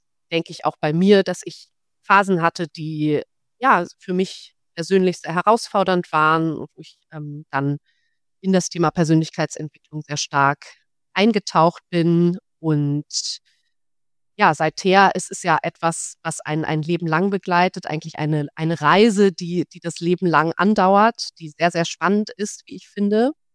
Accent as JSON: {"language": "German", "region": "Berlin", "country": "Germany", "tie": "born or raised there", "also_born_or_lived": "Budapest", "said": "habe ich Tiermedizin studiert, erst in Budapest, bin dann nach Berlin reingewechselt. Berlin ist auch meine Heimatstadt, also bin dann sozusagen in der Heimat, habe ich fertig studiert"}